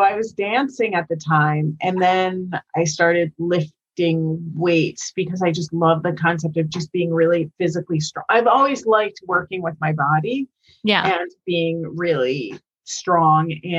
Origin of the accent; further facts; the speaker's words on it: Chicago, Illinois, United States; moved away as an adult; now in New York, United States; Because I left Chicago. I'm originally from Chicago. I left Chicago and came to New York to go to college.